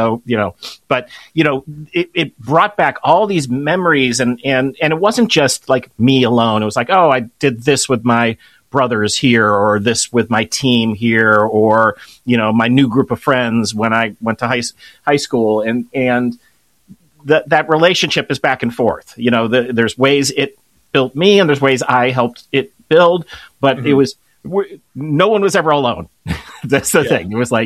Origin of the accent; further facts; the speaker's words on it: Kenilworth, Illinois, United States; So I went and visited my hometown, which is maybe 40-minute drive from Chicago, Kenilworth, Illinois, and I saw my parents' house and the grade school and the high school